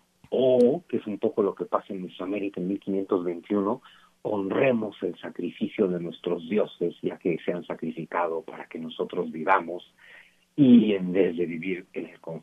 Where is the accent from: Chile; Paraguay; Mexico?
Mexico; Este hermoso México mestizo que somos, ¿no?